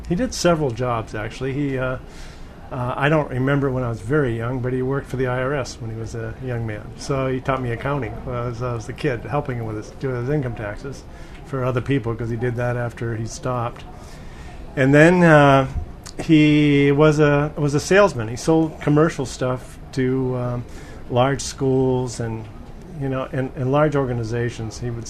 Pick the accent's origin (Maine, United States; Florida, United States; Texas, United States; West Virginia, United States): Maine, United States; I grew up in Maine, a little tiny town, 600 people.